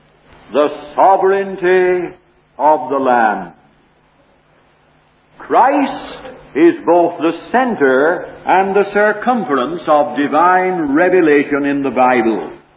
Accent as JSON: {"language": "English", "town": "Sydney", "region": "New South Wales", "country": "Australia", "tie": "born there", "said": "I was born in Sydney."}